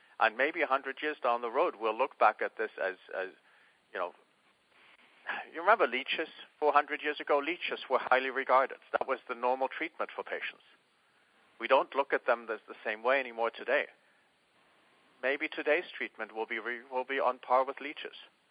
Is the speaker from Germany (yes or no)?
yes; Germany; English is a second language; I'm from Germany originally.